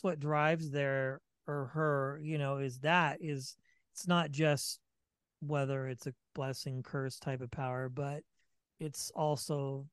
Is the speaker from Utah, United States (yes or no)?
no; Vacaville, California, United States; Okay, I'm from the Bay Area too.